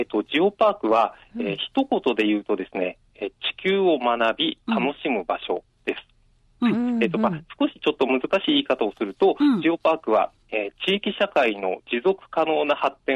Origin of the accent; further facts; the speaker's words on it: Shimabara, Nagasaki, Japan; 今年の4月からジオパークの事務局で働いております。私は島原で育った人間なんですけれども、